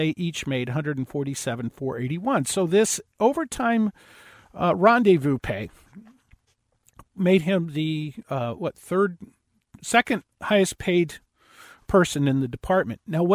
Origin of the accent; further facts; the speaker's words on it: California, United States; But I just got to tell you, I'm from Southern California, and I think there's something in the water.